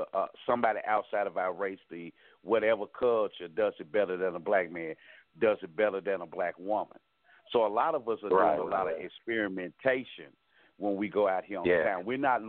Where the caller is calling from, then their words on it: Memphis, Tennessee, United States; from Memphis.